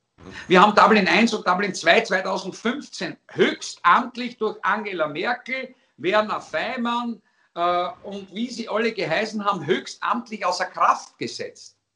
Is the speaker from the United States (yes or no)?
no; Austria; dann sollten wir uns als Österreicher das Recht herausnehmen